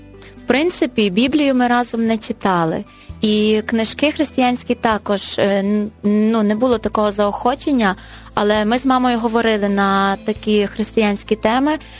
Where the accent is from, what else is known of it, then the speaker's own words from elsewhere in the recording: Drohobych, Lviv Oblast, Ukraine; Народилася я в Львівській області, у місті Дрогобич, там і проживаю. Ну, народилася я в християнській сім'ї, мої батьки греко-католики